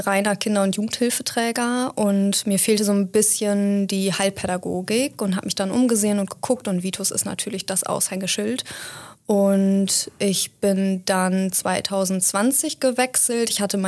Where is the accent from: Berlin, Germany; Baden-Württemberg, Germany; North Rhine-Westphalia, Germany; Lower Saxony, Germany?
Lower Saxony, Germany; Ich bin auch im nördlichen Emsland aufgewachsen, genauso wie Jana interessanterweise. Ich bin geboren in Sögel und aufgewachsen bin ich im kleinen, aber feinen Rassdorf. Das liegt direkt am Rand vom Landkreis Kloppenburg